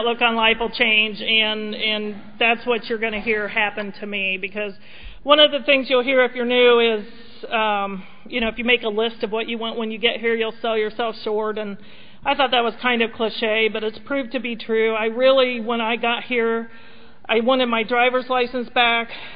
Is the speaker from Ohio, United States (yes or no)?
yes; Oxford, Ohio, United States; also born or lived in California; As Tina mentioned, I grew up in Oxford, Ohio. Growing up in Ohio was my first resentment. I was born in California, and I found out by about first grade that I'd been born in California and was now in Ohio, and I didn't want to be from Ohio.